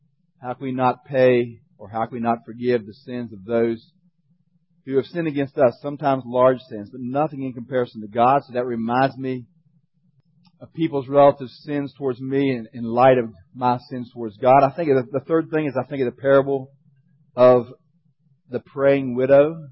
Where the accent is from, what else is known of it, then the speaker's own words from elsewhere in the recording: Shreveport, Louisiana, United States; I'm from Shreveport.